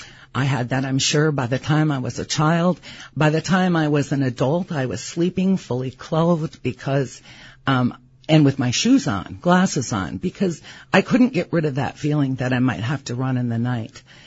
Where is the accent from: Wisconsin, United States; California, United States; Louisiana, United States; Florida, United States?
Wisconsin, United States; Ladysmith; I grew up in Ladysmith, Wisconsin.